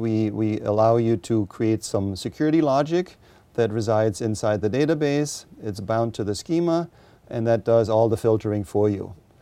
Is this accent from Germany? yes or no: yes; Germany; English is a second language; now in Redmond, United States; I'm originally from Germany. I've been here many years.